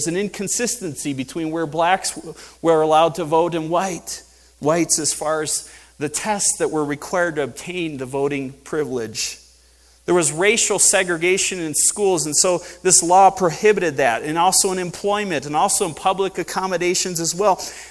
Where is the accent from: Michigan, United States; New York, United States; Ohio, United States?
Michigan, United States; Mount Pleasant; You know, I grew up in Mount Pleasant, Michigan. It was a college town, so we had a little bit of diversity.